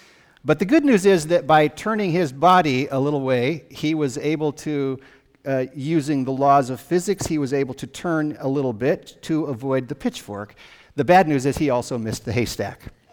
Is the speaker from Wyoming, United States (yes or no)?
yes; Wyoming, United States; being away to my home state of Wyoming, and I got to spend the week with my dad